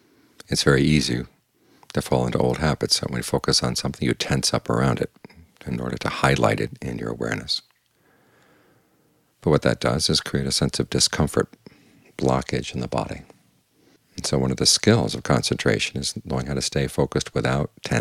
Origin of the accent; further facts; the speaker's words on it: United States; Of course, being an American, I went back and I criticized him for saying to catch the breath.